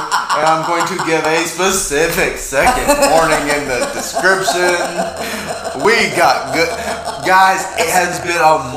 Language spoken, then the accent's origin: English; Florida, United States; accent: southern; I'm from Florida. I come naturally with that southern dignified accent.